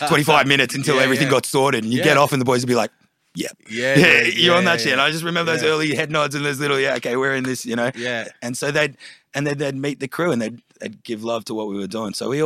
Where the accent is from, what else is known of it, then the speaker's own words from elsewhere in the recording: Sydney, New South Wales, Australia; was growing up in Erskineville, Newtown, and seeing his tags around.